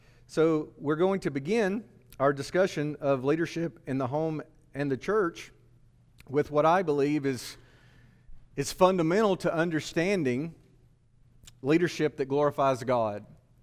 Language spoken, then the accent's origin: English; Winfield, Alabama, United States; many guys from Winfield, Alabama have ever stood in your pulpit and preached the gospel to you, so my accent may give me an advantage over some.